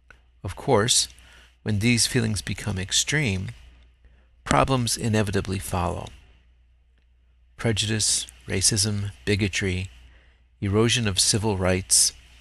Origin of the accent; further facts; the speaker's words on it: Chicago, Illinois, United States; I grew up in Chicago, a large city whose history is one of immigration. My father was born in Mexico, and my mother's parents were from Poland.